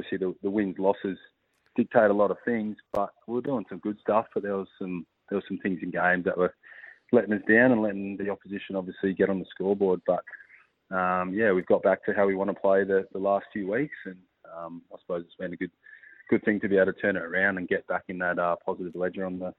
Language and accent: English; Perth, Western Australia, Australia; I'm from Perth, so yeah. I didn't really know what rugby league was until I moved here.